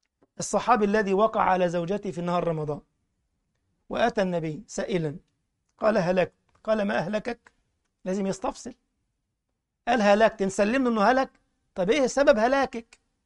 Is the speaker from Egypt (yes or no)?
yes; Egypt; احنا بنسميها الكفة عندنا في مصر